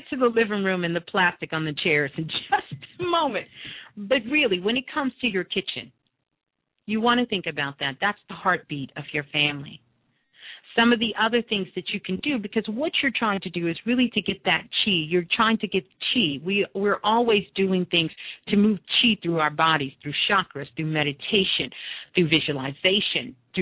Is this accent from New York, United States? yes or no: yes; New York, United States; you know, I'm from New York.